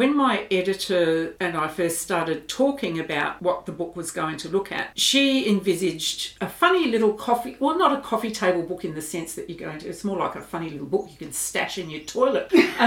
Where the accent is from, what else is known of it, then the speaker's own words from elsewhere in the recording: South Australia, Australia; I'm from South Australia.